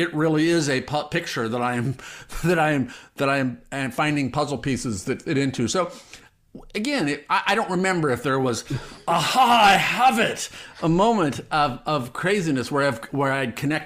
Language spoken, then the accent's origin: English; Omaha, Nebraska, United States; You know, I grew up in Nebraska, right? So it wasn't like I was some liberal coastal bubble living libtard.